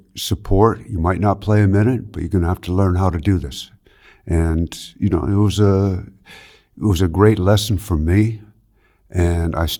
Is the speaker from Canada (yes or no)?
yes; Canada; And growing up in Canada, that's what we do. We play hockey.